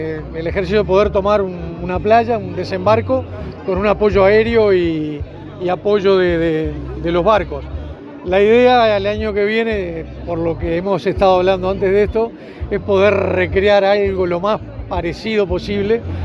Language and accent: Spanish; Uruguay; Entonces creo que ahí como sociedad, como uruguayos, tenemos un deber grande hacia ellos.